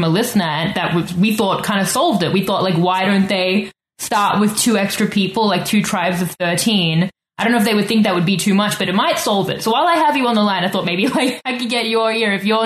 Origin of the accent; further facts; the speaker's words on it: Victoria, British Columbia, Canada; like, I'm from Victoria.